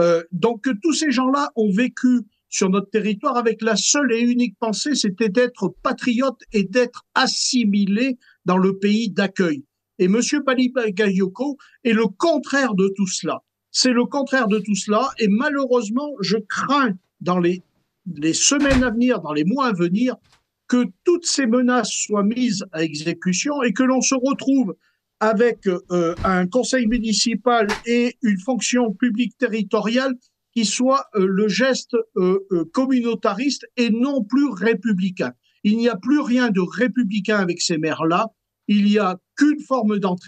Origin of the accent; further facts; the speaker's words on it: Coudes, Auvergne-Rhône-Alpes, France; born there; dans mon petit village où je suis né, à Coudes, dans le Puy-de-Dôme, qui avait 600 habitants à ce moment-là